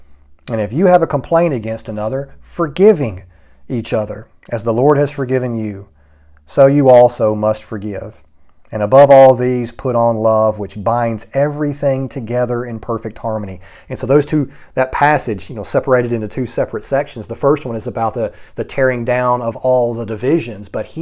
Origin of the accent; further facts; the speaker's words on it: United States; it's pretty clear, as you see me, that I am white, and I am an American.